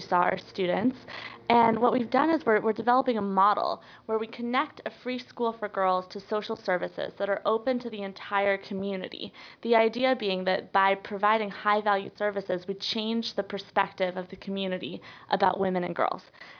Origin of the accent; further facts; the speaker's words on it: Denver, Colorado, United States; I grew up in Denver, went to Wesleyan, and felt like I just didn't know what was out there.